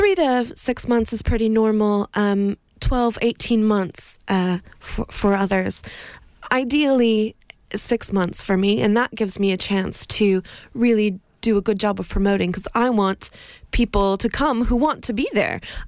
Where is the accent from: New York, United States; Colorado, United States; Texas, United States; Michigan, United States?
Colorado, United States; now in Cambridge; Colorado. From right in the middle. It's a square in the middle, and we've got the Rocky Mountains running through.